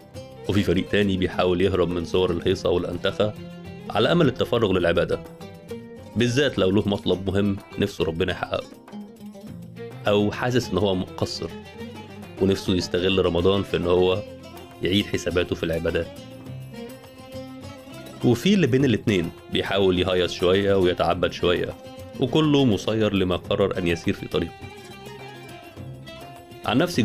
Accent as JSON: {"language": "Arabic", "country": "Egypt", "said": "عندنا في مصر شعار معروف من أغنية"}